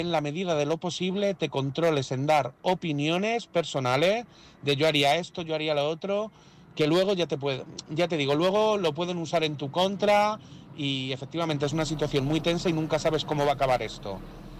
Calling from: Madrid, Community of Madrid, Spain; de Madrid

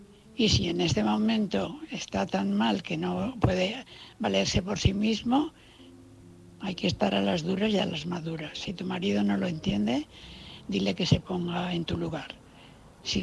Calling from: Valencia, Valencian Community, Spain; de Valencia.

